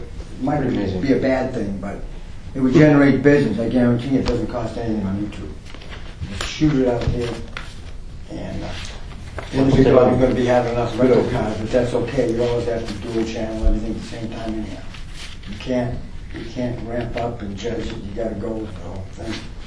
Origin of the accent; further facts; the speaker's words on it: Boston, Massachusetts, United States; it'll be pretty obvious pretty soon that I come from Boston, but I've been living on this coast for 11 years and at this airport for 9.